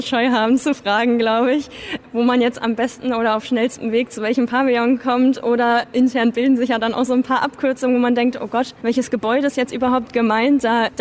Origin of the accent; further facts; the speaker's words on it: Lower Saxony, Germany; Nee, also ich komme tatsächlich nicht aus Wolfsburg. Es war für mich trotzdem naheliegend, weil ich komme schon aus der Region